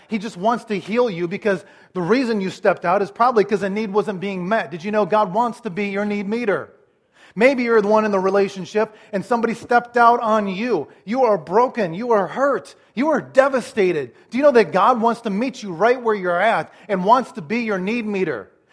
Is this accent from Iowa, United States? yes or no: yes; Iowa, United States; Now, remember, I'm from Iowa, okay? I'm a little bit naive. We watch corn grow and deer run, pretty much.